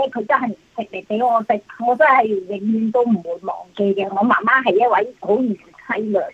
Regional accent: Guangzhou, Guangdong, China; 我嚟自广州啦，嗰阵70年代真系好困难

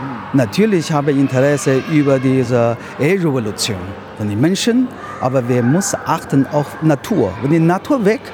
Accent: China; also born or lived in Vienna / New York; Ich komme aus China, aber lange Zeit in Europa gelebt.

